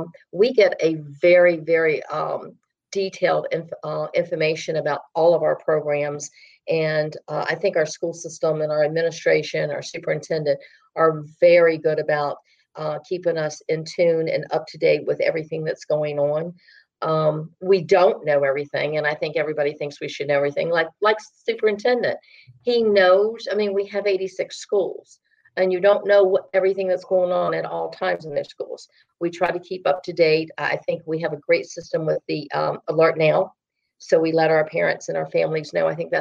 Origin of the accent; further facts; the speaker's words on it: Kempsville, Virginia, United States; which is where I live and very close to where I grew up because I grew up in the Kempsville area.